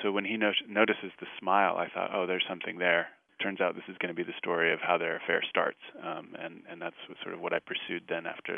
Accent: California, United States; also born or lived in Sweden; I'm not. No, I grew up in California.

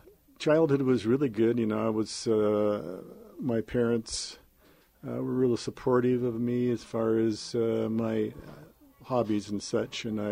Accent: East Helena, Montana, United States; I grew up in East Helena. It's not far from here. And went to school in East Helena and then in high school here at Helena High.

